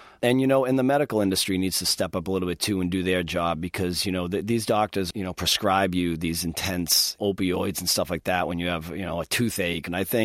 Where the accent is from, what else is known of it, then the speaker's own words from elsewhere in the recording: Lawrence, Massachusetts, United States; Lawrence, Massachusetts is my hometown. I was born and raised there, spent the first two decades of my life there.